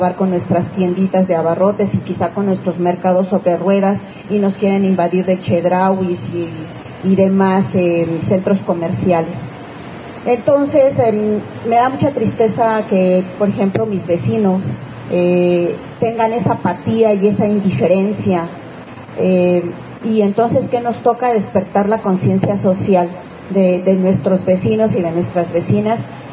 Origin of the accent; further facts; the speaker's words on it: Mexico City, Mexico; Con la compañera Fili venimos de Coyoacán. Yo soy del Pedregal de Santo Domingo